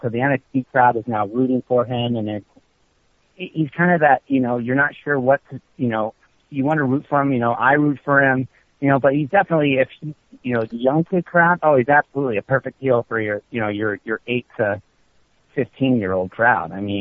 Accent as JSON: {"language": "English", "town": "Columbus", "region": "Ohio", "country": "United States", "tie": "born or raised there", "lives_now": "Cleveland, United States", "said": "I grew up in Columbus, I live in Cleveland now. So everybody in Columbus loves Ohio State."}